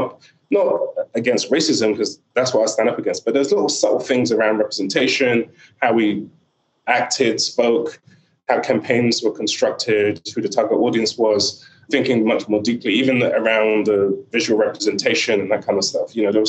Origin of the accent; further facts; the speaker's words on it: Nigeria; She doesn't, unfortunately for me, as a Nigerian dad, doesn't think she needs to perform as well as everybody else.